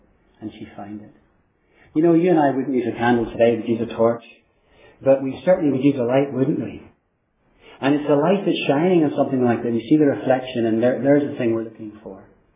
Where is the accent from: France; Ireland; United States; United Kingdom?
Ireland; You can tell from my accent, I come from Ireland